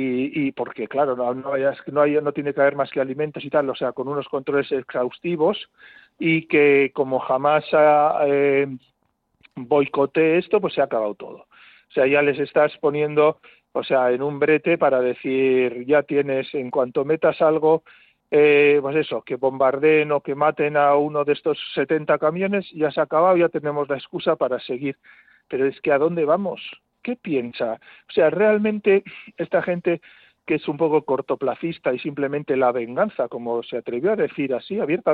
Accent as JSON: {"language": "Spanish", "region": "Basque Country", "country": "Spain", "said": "la gente que podemos estar escuchando este medio de comunicación, que somos gente vasca"}